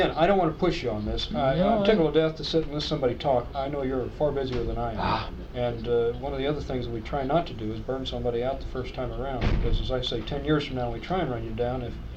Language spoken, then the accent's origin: English; Kansas, United States; I'm from Kansas, so I have no idea what it's like